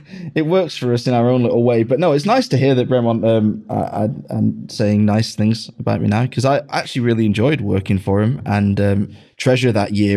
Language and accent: English; England, United Kingdom; moved away as an adult; now in Germany; I miss my hometown. I'll probably never go back to live in England. I got a German girlfriend. I'm probably going to stay here for the rest of my life, but I'll always, always rank flying home over the Peak District and landing in Manchester